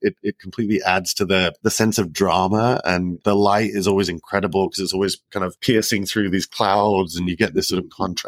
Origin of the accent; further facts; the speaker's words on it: Wales, United Kingdom; I was born and raised in North Wales.